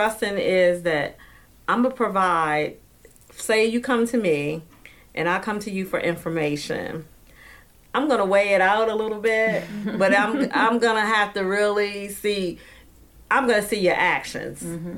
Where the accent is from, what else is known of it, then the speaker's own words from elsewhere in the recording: Unionville, United States; I was born and raised in Unionville, which is the African-American community that ex-18 slaves came back and they built up this community strong